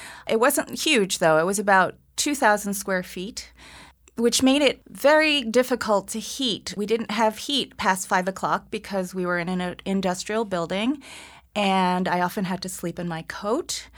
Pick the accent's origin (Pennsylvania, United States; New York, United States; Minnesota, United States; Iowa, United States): New York, United States; New York City; I grew up in Soho during the 1970s, and when people hear that I grew up in a Soho loft, they imagine that it was so glamorous.